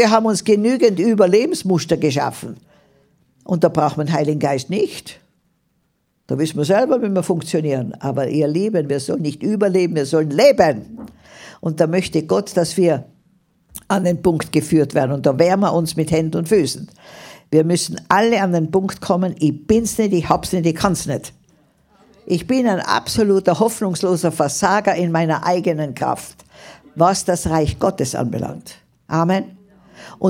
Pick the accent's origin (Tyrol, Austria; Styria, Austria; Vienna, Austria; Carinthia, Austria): Tyrol, Austria; born there; Ich bin gebürtige Tirolerin, aber mein Herz ist in Afrika.